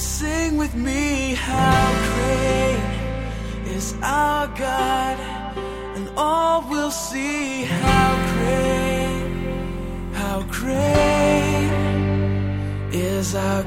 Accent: China; 我哋中国人咧又唔黑又唔白

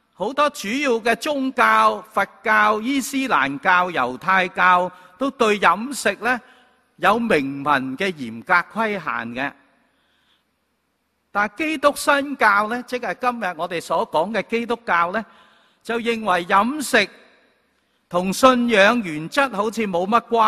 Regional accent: China; 我哋中国人有句话，民以食为先，或者民以食为天，食大过天

